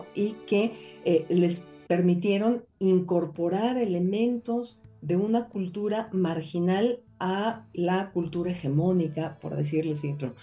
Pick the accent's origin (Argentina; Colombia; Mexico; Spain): Mexico; como soy una mexicana típica que no consume chile